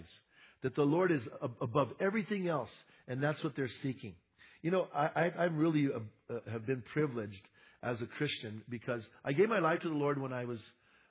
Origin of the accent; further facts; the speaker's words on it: Bernalillo, New Mexico, United States; the area that I grew up in Bernalillo, Albuquerque.